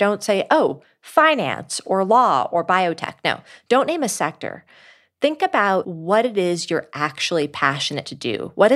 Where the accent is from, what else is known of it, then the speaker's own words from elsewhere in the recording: New York City, New York, United States; in nonprofit work in New York City, my hometown.